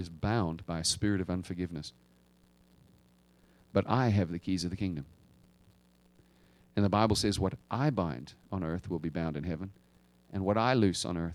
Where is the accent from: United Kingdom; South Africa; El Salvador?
South Africa; I grew up in South Africa. It was an apartheid nation.